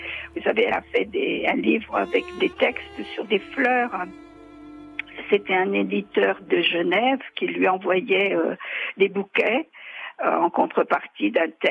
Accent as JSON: {"language": "French", "town": "Fontainebleau", "region": "Île-de-France", "country": "France", "tie": "born or raised there", "said": "J'étais élève au collège de Fontainebleau, parce que je suis native de Fontainebleau."}